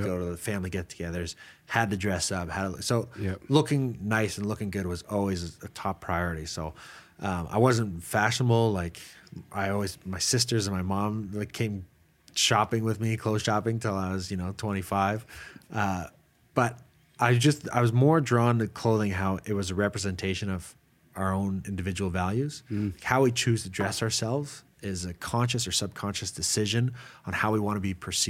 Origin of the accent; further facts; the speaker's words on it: Calgary, Alberta, Canada; now in Sweden; I'm from Calgary and I'm here living in Sweden. Yeah, I'm very proud of Calgary.